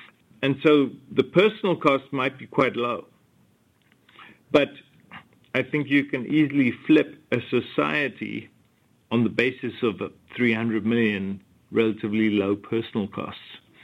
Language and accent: English; United States; at least as an American, there's a very high probability that your data is out there somewhere